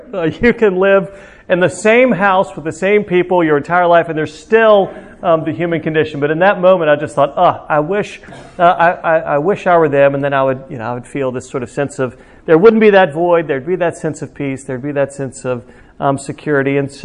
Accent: Orlando, Florida, United States; born there; also born or lived in Rome, Georgia / Atlanta, Georgia / Memphis, Tennessee / Greensboro, North Carolina; I was born in Orlando, Florida, and then from there we went very briefly to Rome, Georgia, from Rome, Georgia to Atlanta, Georgia

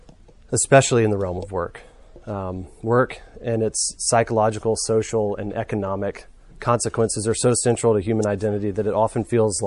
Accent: Birmingham, Alabama, United States; I'm from Birmingham. I actually grew up going to the Advent.

